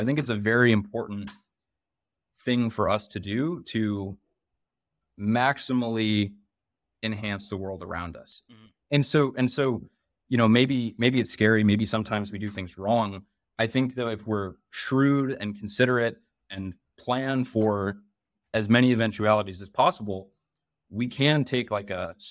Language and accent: English; New England, United States; So I'm from New England, right?